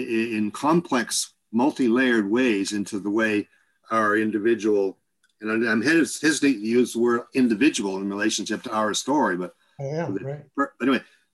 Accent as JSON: {"language": "English", "town": "Harvey Station", "region": "New Brunswick", "country": "Canada", "tie": "born or raised there", "said": "I was born at a very young age and I grew up in Harvey Station and blah, blah, blah."}